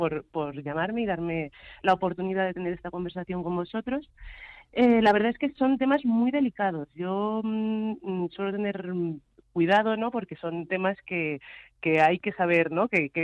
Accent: Madrid, Community of Madrid, Spain; he nacido en Madrid, mis padres son de lo que es ahora Guinea Ecuatorial, de Malabo, y a mí, bueno, pues yo me considero que soy española, estoy encantada, ¿no?, y muy orgullosa de ser negra, de ser afro

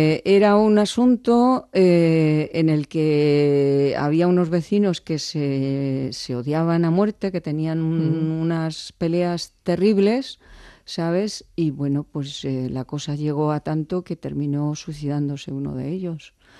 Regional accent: Zarzuela del Pinar, Castile and León, Spain; also born or lived in Valdepeñas; viví primero en mi pueblo, Zarzuela del Pinar, en Segovia, y luego de ahí me pasé a Valdepeñas.

